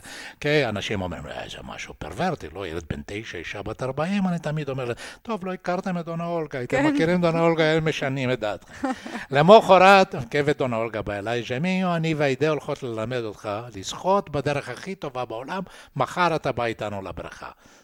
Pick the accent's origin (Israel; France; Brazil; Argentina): Brazil; São Paulo; שנסענו סטריט קאר חשמלית בסן פאולו, אני גדלתי בסן פאולו